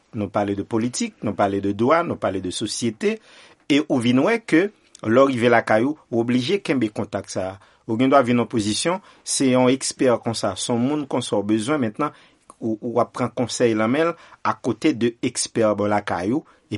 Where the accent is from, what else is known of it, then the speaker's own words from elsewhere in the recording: Haiti; C'est seulement même qui est là en tant qu'haïtien.